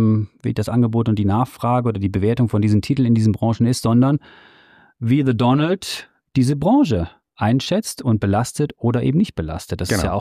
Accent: Switzerland; für mich als Schweizer Anleger

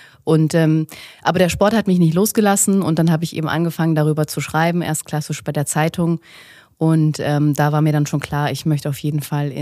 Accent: Bavaria, Germany; Also ich bin aus der Nähe von Nürnberg und da war es immer ein bisschen hart als Bayern-Fan.

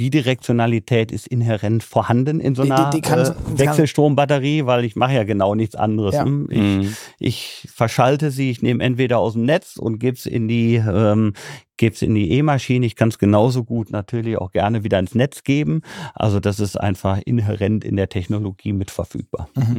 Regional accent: Rhineland, Germany; auch als Rheinländer im schwäbischen Unternehmen.

